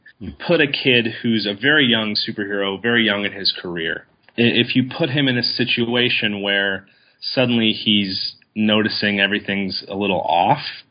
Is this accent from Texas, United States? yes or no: no; Oklahoma, United States; I'm from Oklahoma originally. I guess let's start there. I'm originally from Oklahoma.